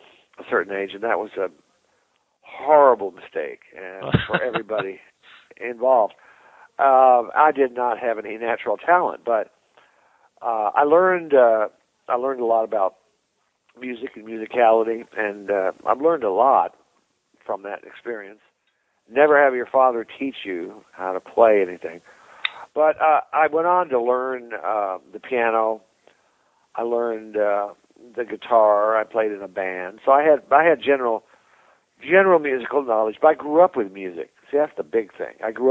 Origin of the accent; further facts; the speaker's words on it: Kentucky, United States; But we were Northern New York Yankees, my parents and I. And we moved into this little town in the middle of the Bible Belt in the Jim Crow South.